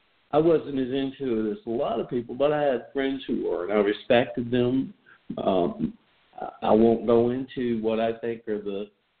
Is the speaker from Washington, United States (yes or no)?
no; Birmingham, Alabama, United States; I grew up in Birmingham, Alabama.